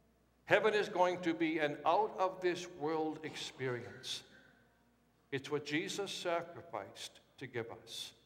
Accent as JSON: {"language": "English", "town": "Watertown", "region": "Wisconsin", "country": "United States", "tie": "born or raised there", "said": "Growing up in Watertown, Wisconsin, ice skating at Washington Park"}